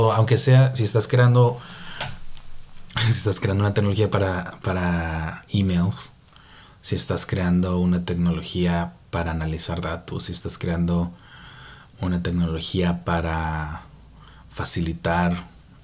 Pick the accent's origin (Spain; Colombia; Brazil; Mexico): Mexico; Tijuana, Baja California; now in San Francisco, United States; Yo soy de Tijuana, como lo he mencionado antes, y yo crecí en México. Ahora tengo la fortuna y la maldición de vivir aquí en Estados Unidos, en la Bahía de San Francisco, en el corazón de Silicon Valley